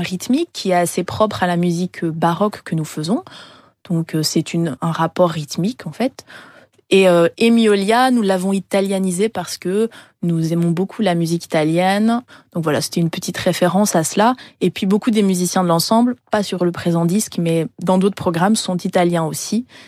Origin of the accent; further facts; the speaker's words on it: Hauts-de-France, France; moi je suis nordiste, hein, je suis née dans le Nord.